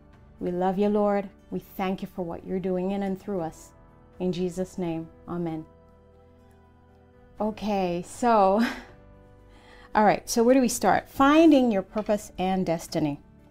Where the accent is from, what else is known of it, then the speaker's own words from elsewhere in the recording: Jamaica; being, you know, Jamaican, I'm from Jamaica, we are also very blunt and direct as well.